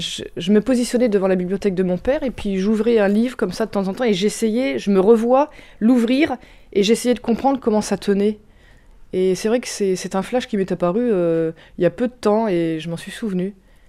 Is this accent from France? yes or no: yes; Caen, Normandy, France; Et vu que je suis normande, j'habitais à Caen.